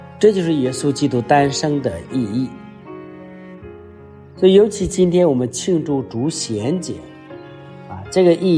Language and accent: Chinese; China; 其实在我们东方，包括我们中国啊，都有类似的历史的记载啊，比如说我们中国人的古老的东方智慧